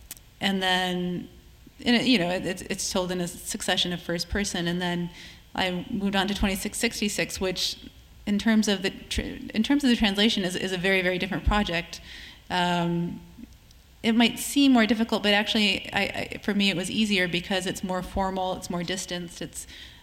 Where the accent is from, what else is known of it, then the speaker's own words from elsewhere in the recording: United States; although Chris is Australian and I'm American, so that's, you know, a certain difference.